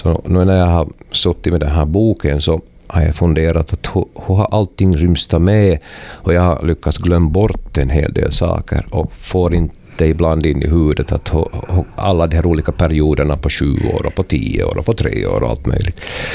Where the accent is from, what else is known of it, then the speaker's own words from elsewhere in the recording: Nedervetil, Central Ostrobothnia, Finland; Jag är född i Nedervetil och uppvuxen där och blev intresserad av musik i 12-årsåldern